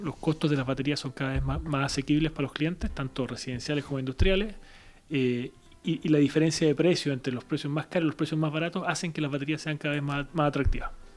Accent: Chile; now in Valencia, Spain; Sí, bueno, yo soy chileno, tengo nacionalidad francesa también por el lado de mi familia.

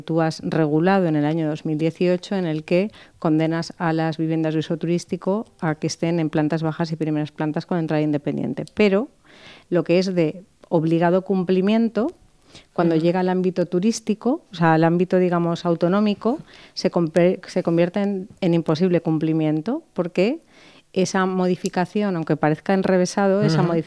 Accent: Valencian Community, Spain; soy de la Comunidad Valenciana

